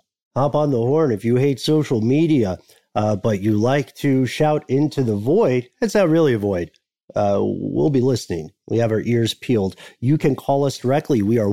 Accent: Tennessee, United States; accent: Tennessee; that's tough on my Tennessee accent

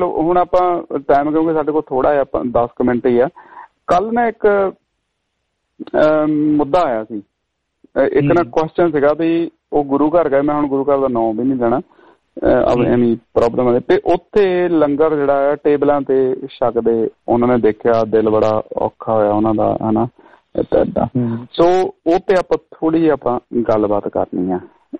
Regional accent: Punjab, India; ਅਸੀਂ ਪੰਜਾਬ ਤੋਂ ਆਏ ਸੀ

